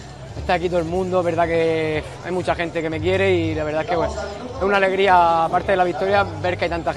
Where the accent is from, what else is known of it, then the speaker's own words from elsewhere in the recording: Pozo Estrecho, Region of Murcia, Spain; a mí la verdad que no soy de Cartagena, soy de Pozo Estrecho, pero vamos, me siento como un cartagenero más. Trabajo aquí, tengo un centro de entrenamiento